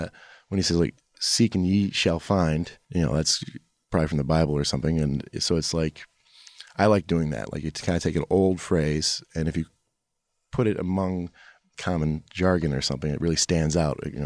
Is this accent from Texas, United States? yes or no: no; Detroit, Michigan, United States; because I want a sense of place and I'm from Detroit.